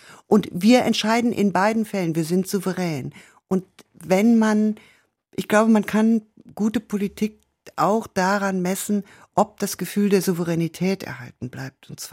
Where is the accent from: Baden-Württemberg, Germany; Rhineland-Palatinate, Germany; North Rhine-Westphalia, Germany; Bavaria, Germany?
North Rhine-Westphalia, Germany; Also ich komme aus dem Ruhrgebiet